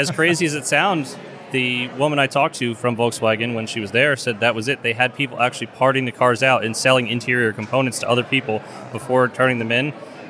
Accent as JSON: {"language": "English", "region": "New Jersey", "country": "United States", "said": "I'm from New Jersey."}